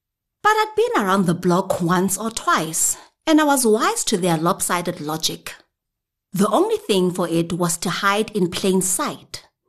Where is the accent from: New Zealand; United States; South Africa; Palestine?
South Africa; Pretoria, Gauteng; I'm a professional actress and voice artist. I'm born and bred in the Jacaranda City, Pretoria.